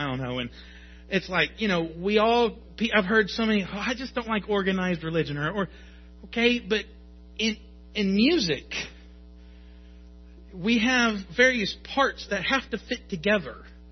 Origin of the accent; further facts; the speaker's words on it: Chicago, Illinois, United States; I grew up in Chicago. I confess, I grew up going to Wrigley.